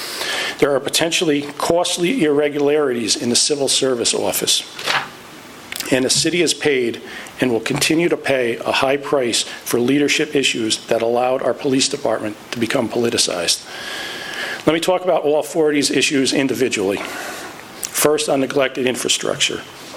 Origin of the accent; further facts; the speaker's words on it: Cohoes, New York, United States; I'm deeply honored to be the mayor of my hometown of Cohoes, especially in this, the 150th anniversary of Cohoes as a city.